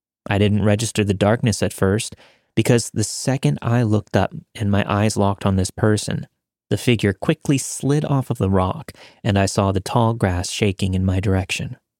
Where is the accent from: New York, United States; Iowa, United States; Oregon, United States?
New York, United States; I grew up in Long Island, New York.